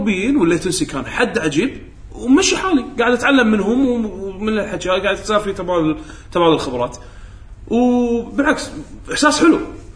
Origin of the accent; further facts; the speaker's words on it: Kuwait; قلت والله انا لاعب من الكويت